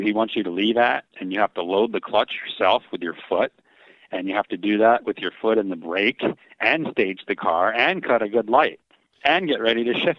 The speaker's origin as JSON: {"language": "English", "region": "New Jersey", "country": "United States", "tie": "born or raised there", "said": "I grew up in New Jersey. That's where I'm from, the East Coast. And I grew up near Atco Dragway in Englishtown."}